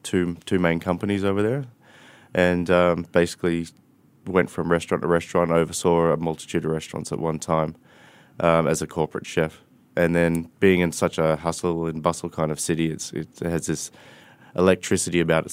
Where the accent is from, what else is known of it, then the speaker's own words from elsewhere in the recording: Australia; I think that's kind of stems from, like you said, being Australian. I had to have beetroot on my menu somewhere.